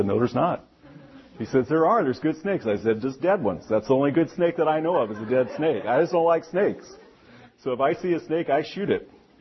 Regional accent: Wisconsin, United States; If I see a snake, you know what I do? I shoot it. I'm from Wisconsin.

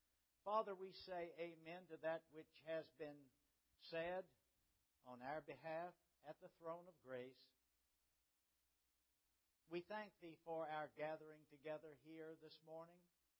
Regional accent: Richmond, Virginia, United States; Growing up in Richmond, lunch was dinner. And dinner was supper.

